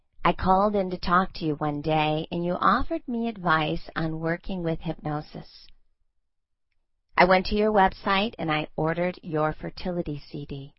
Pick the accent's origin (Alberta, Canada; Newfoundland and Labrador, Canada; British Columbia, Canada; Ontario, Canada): Ontario, Canada; London; London, Ontario, Canada. That's where I was born. That's my hometown.